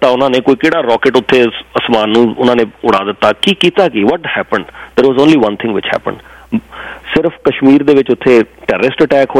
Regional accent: Punjab, India; ਮੈਂ ਪੰਜਾਬ ਦੇ ਉਸ ਖਿੱਤੇ 'ਚੋਂ ਹਾਂ ਅਸੀਂ ਆਪਣੇ ਪਿੰਡੇ 'ਤੇ ਨਾ 20 ਸਾਲ ਹੰਡਾਇਆ

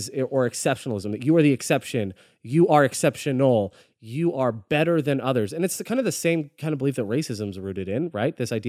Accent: Florida, United States; Or, you know, I'm from Florida. I can't really say that about anyone.

